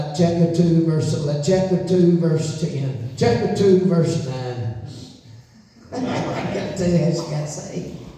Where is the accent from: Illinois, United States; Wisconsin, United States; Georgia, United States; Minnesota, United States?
Georgia, United States; I'm a hillbilly from North Georgia.